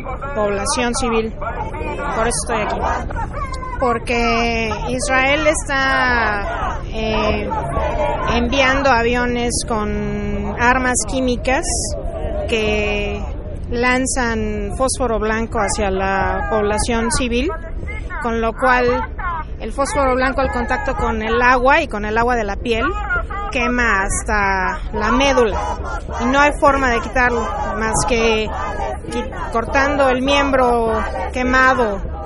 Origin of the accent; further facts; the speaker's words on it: Mexico; soy musulmana mexicana